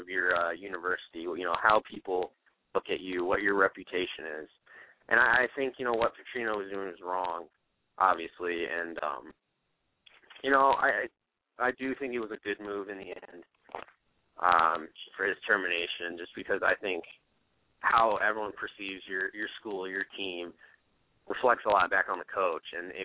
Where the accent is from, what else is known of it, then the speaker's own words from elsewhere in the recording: Indiana, United States; I'm from Northwest Indiana, but I'm actually a Cardinals fan because of family ties in Missouri. I grew up rooting for the Cardinals.